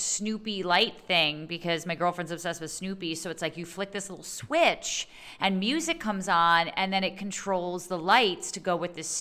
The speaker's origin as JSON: {"language": "English", "town": "Montclair", "region": "New Jersey", "country": "United States", "tie": "born or raised there", "said": "My hometown in Montclair was like 35,000."}